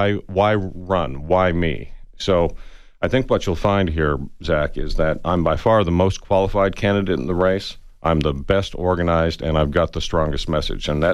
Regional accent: Tucson, Arizona, United States; I'm from Tucson, Arizona. I grew up here. In fact, I'm living in the house that I grew up in here over by Palo Verde near Davis-Monthan Air Force Base.

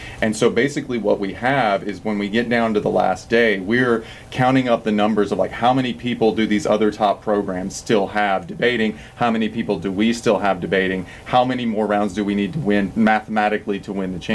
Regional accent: California, United States; Michigan or I'm from California.

